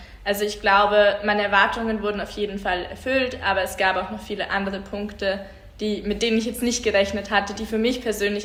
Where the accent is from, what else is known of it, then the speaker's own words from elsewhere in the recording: Bavaria, Germany; also born or lived in Munich; now in Vienna, Austria; ich bin in einer Kleinstadt in Bayern aufgewachsen.